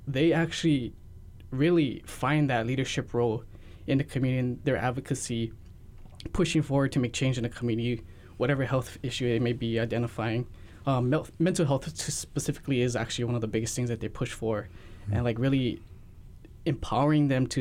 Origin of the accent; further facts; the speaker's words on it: Waianae, Hawaii, United States; one of my biggest missions growing up in Waianae and seeing all those changes from the years and realizing that healthcare and education growing up there wasn't a priority